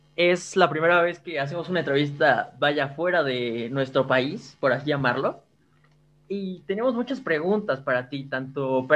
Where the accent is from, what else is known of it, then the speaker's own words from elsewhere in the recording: Mexico; nosotros personalmente como mexicanos conocemos muchísimo de su país